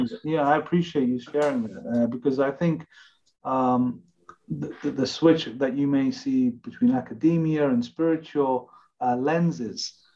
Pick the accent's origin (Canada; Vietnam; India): India; I feel like I'm a Westerner, at the same time I'm Indian, at the same time I'm Hindu